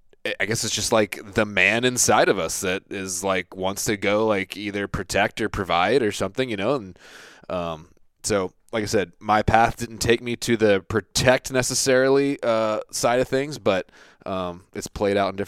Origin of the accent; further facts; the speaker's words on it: Virginia Beach, Virginia, United States; So I grew up in Virginia Beach.